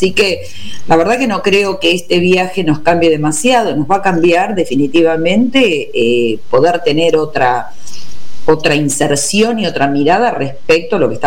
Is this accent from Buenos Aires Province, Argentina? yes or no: yes; Quilmes, Buenos Aires Province, Argentina; Exactamente, yo soy de Quilmes.